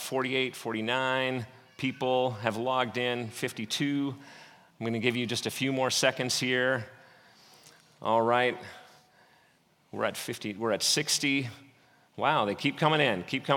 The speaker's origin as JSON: {"language": "English", "country": "Canada", "said": "And being that I'm a Canadian socialist, all the prizes are the same."}